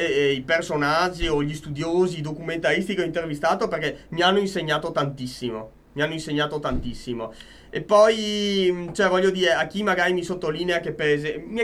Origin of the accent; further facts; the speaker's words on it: Mestre, Veneto, Italy; sono di terraferma, sono di Mestre